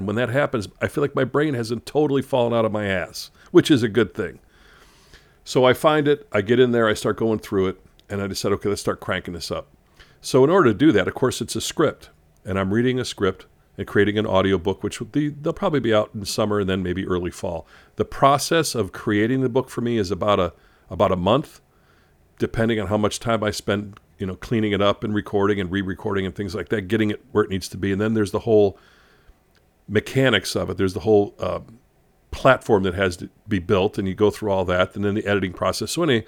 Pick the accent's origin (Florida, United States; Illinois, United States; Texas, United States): Illinois, United States; Chicago; And it recounts my time as a kid growing up in Chicago, especially in 1969 when the Chicago Cubs were running for the pennant.